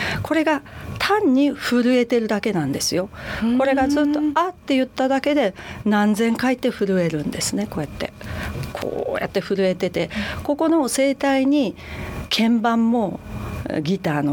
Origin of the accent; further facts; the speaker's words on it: Kyushu, Japan; 田舎ですから、私九州なんですけれども